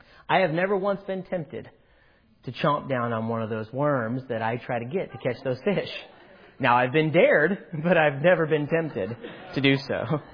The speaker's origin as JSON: {"language": "English", "town": "Indianapolis", "region": "Indiana", "country": "United States", "tie": "born or raised there", "said": "I grew up in Indianapolis, as Pastor Phelps just said a few moments ago, on the south side of Indianapolis in Greenwood, Indiana."}